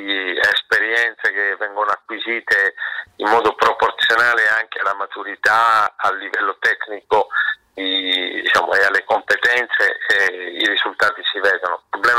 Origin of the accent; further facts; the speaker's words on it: Andria, Apulia, Italy; in giro per la mia città natale, che appunto è Andria